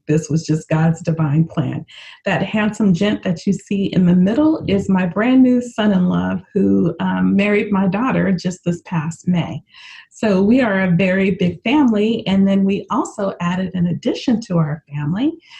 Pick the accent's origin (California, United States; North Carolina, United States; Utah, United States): California, United States; Daly City; As I said, I grew up here in Daly City, just a little bit of ways from where you all are, and went to school at high school in San Francisco